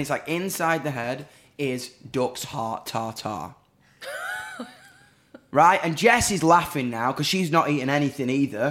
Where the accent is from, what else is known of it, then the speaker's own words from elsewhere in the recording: Doncaster, Yorkshire and the Humber, United Kingdom; But I'm from Donny, man.